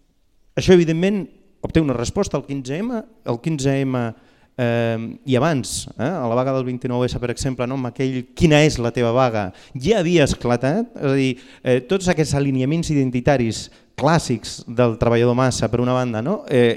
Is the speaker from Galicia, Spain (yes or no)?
yes; Galicia, Spain; now in Barcelona, Spain; tinc una identitat nacional molt, molt fotuda, perquè sóc gallec, i a sobre migrant, no?